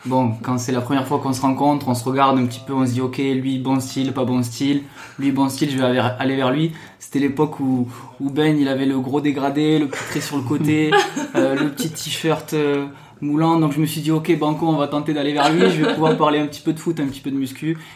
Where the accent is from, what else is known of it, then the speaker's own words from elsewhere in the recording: Toulouse, Occitanie, France; parfois, on n'a pas besoin de préciser justement qu'on vient de Toulouse, ça s'entend.